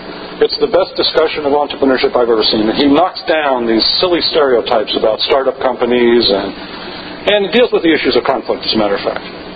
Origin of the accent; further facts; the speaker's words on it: Ohio, United States; I come from Northeast Ohio, and in Northeast Ohio, the politicians talk about manufacturing coming back.